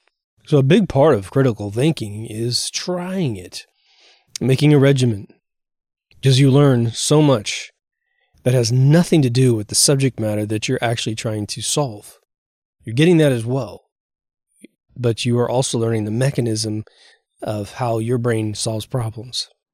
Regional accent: Kansas, United States; I come from Kansas. Well, we're not real rich in Kansas.

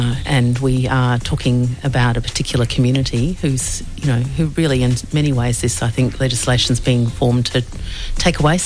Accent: Queensland, Australia; now in Melbourne, Australia; Sort of, I'm a Queenslander and I said to my mum, what's the weather today?

